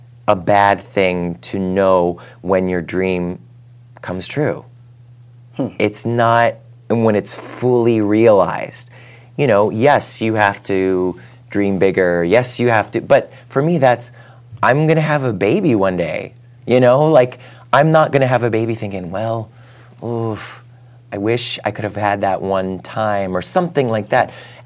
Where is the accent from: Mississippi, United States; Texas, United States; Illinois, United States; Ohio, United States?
Ohio, United States; I think that I'm from Ohio, I'm an Irish Catholic